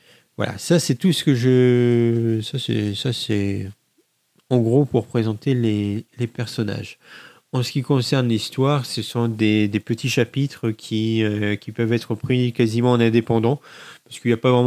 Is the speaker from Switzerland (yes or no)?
no; France; C'est un peu comme de chez nous en France, où on n'ose pas vraiment dire que nous sommes geeks.